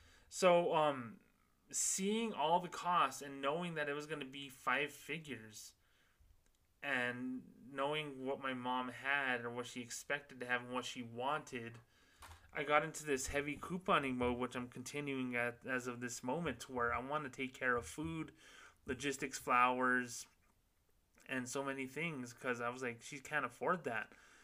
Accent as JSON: {"language": "English", "town": "Socorro", "region": "New Mexico", "country": "United States", "tie": "born or raised there", "said": "And I knew people who dug holes back in my hometown of Socorro, New Mexico, 15 years ago."}